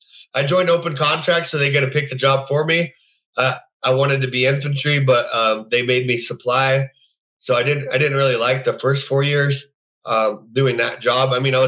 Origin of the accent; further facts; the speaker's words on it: Denver, Colorado, United States; also born or lived in Cheyenne, Wyoming / Rocky Ford; But I grew up in, I was born in Cheyenne, Wyoming, and then moved to Rocky Ford. But my dad got custody of me, and we moved to Denver starting in first grade, and I stayed there till about seventh grade, and then moved back down the valley